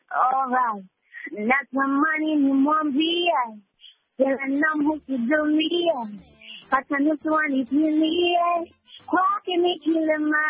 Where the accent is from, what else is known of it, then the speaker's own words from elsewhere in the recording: Kenya; Nilikulia sana Kenya, nilikuwa nasoma Kenya primary hadi secondary.